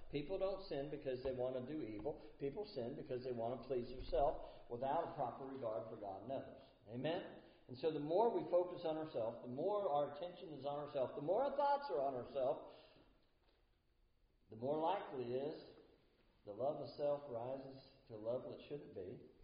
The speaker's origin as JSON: {"language": "English", "country": "United States", "said": "You know, beyond I'm an American, and I do identify that way."}